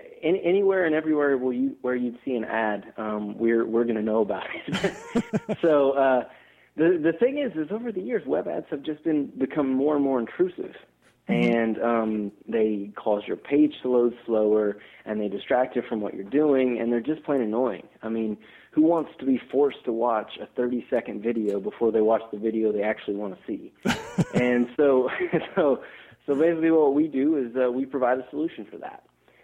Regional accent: Kentucky, United States; now in Bonn, Germany; I'm originally from Kentucky, so not too far away from where you guys are in Chicago. Mm-hmm. I now work at a company that's based in Germany. Actually, I'm calling you today from Bonn.

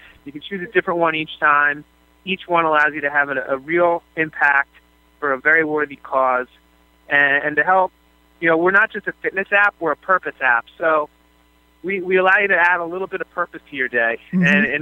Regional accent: New York, United States; I'm from New York, but the reason I'm in Los Angeles is that one of my members

